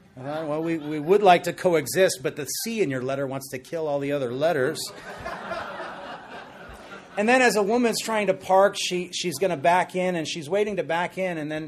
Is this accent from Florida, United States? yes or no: no; Wahiawa, Hawaii, United States; born there; No, I was born in Wahiwa.